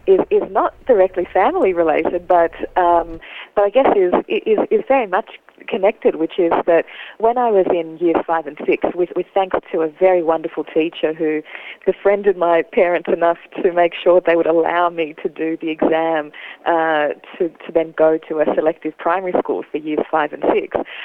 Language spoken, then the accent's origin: English; Sydney, New South Wales, Australia; also born or lived in Germany / Melbourne; I was born and raised in Sydney, lived here for 25 years. I then moved to Germany before moving to Melbourne. Mm-hmm. Which is very much home. I'm living in Sydney at the moment.